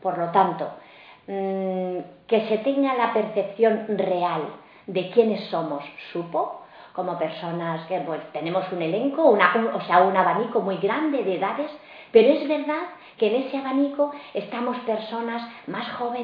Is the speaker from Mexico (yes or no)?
no; Manzanares, Castilla-La Mancha, Spain; Pues yo soy natural de Manzanares, un pueblo de la provincia de Ciudad Real.